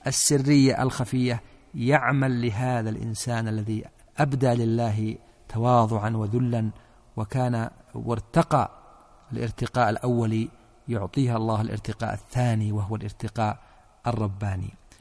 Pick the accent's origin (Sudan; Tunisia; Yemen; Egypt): Yemen; ولم آتيك بصفتي مثلا يمني